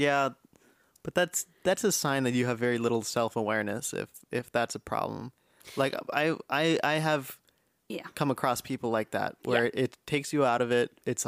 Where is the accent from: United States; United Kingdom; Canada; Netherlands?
United Kingdom; I'm British.